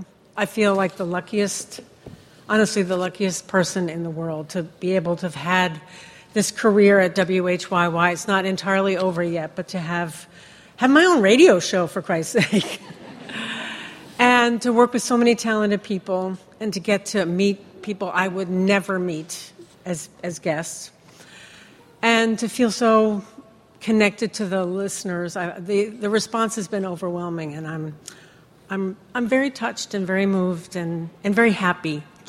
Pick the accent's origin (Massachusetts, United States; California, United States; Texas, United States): Massachusetts, United States; Yeah. I grew up in Massachusetts. My dad was a teacher. My mom, I guess we would say in the 50s, was a homemaker. And I lived on a boys' boarding school campus in Massachusetts, which is a pretty strange place to grow up.